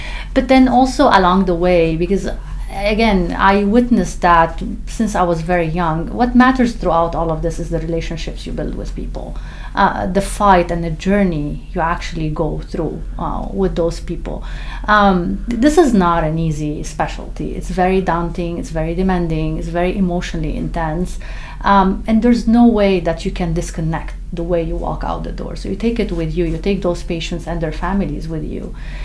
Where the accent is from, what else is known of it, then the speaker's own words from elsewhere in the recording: Lebanon; moved away as an adult; now in United States; I'm an immigrant. I come from Lebanon